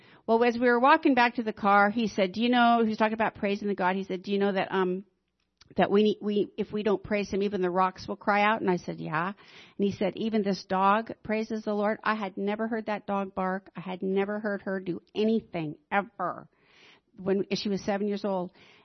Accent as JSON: {"language": "English", "town": "Ilwaco", "region": "Washington", "country": "United States", "said": "I am from Ilwaco, Long Beach area."}